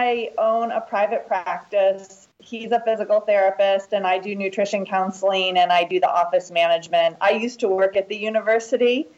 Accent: Michigan, United States; also born or lived in Hong Kong / Connecticut; And lived in Connecticut, and via some other places ended up in Michigan, graduating from high school

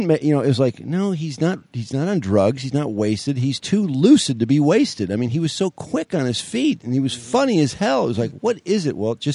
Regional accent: Ferndale, Michigan, United States; Jay's here from Plymouth, and … from Ferndale.

